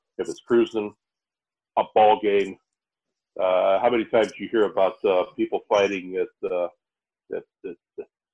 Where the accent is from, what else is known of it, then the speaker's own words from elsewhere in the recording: St. Louis, Missouri, United States; And I would go someplace and I'd tell them I'm from St. Louis.